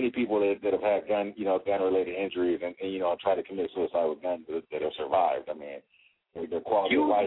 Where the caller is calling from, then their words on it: California, United States; I'm calling from California.